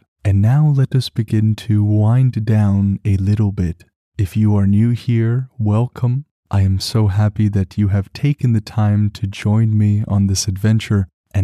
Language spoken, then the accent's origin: English; Canada; Now, as a Canadian back home away from this Costa Rican forest, I'm most used to that red insect with its spattered black spots.